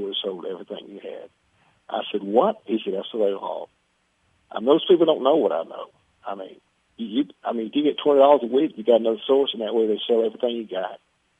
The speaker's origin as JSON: {"language": "English", "town": "Atlanta", "region": "Georgia", "country": "United States", "tie": "born there", "said": "I was born very poor in Atlanta and with only a high school education."}